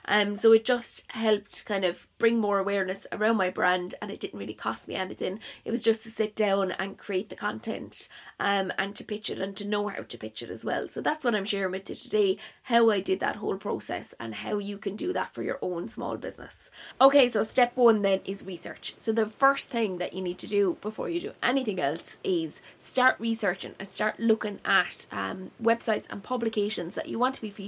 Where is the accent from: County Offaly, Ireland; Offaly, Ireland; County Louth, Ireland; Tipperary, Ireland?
Tipperary, Ireland; Clonmel; accent: Clonmel; So look at the writing style, my Clonmel accent's coming out there, writing style.